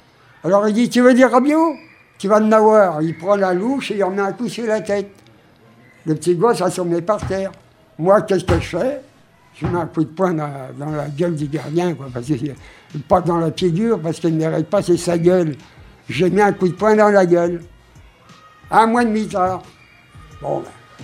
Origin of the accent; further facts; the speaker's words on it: Île-de-France, France; born there; le maire du pays où que je suis né, à Meigneux, c'est pas loin, c'est dans le Seine-et-Marne